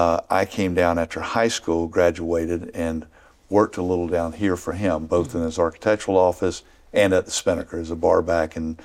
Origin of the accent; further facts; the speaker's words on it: Enterprise, Alabama, United States; I grew up in Enterprise, just 90 miles up the road.